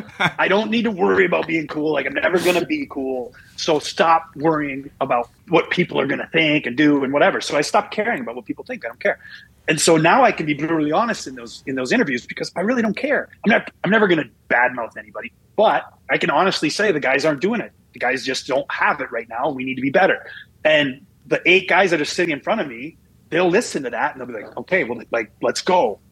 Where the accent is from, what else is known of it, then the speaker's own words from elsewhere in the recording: Minnesota, United States; But the people of my hometown wanted to, I'm from Minnesota. Minnesota is hockey crazy.